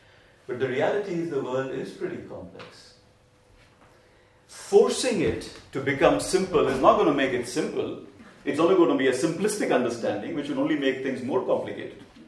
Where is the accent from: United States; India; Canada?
India; For us, you know, we grew up in India, yeah, that's how it is.